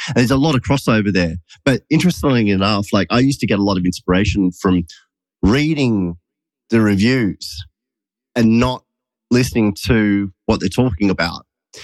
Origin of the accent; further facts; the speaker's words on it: Wollongong, New South Wales, Australia; Like I, growing up in Wollongong, as I said before, there wasn't really this music around at all. Even though it's close to Sydney, I never really kind of went out in Sydney.